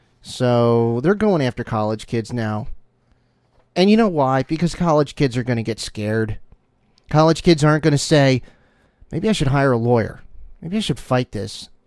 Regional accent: New Jersey, United States; Both Jersey boys. I grew up in New Jersey, and he grew up a little bit south of me

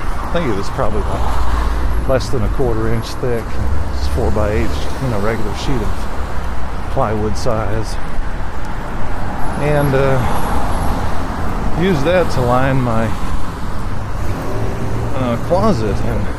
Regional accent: Crete, Nebraska, United States; born there; the little town where I was born at in Nebraska, in Crete, Nebraska, has a corn mill there.

